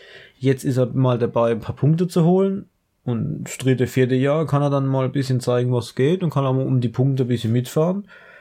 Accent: Germany; Ich bin Deutscher

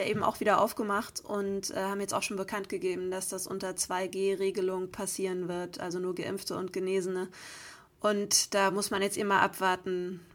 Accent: Geretsried, Bavaria, Germany; ich habe morgen ein Konzert in meiner Heimat, beziehungsweise tatsächlich sogar in dem Raum, in dem damals mein Abi-Ball war. Also ich spiele heute in Köln und morgen dann in Oberbayern

